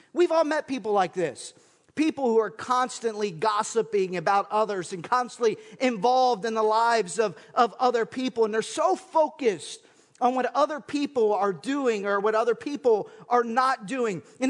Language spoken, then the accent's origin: English; Manassas Park, Virginia, United States; I remember when I grew up in Manassas Park as a kid, myself and my older brother and two older cousins, we grew up, Costello Park was my backyard.